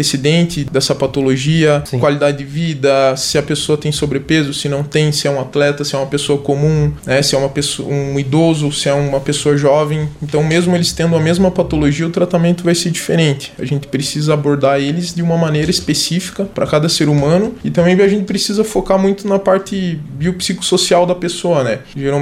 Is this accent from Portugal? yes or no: no; Campos Novos, Santa Catarina, Brazil; Eu sou daqui mesmo, de Campos Novos.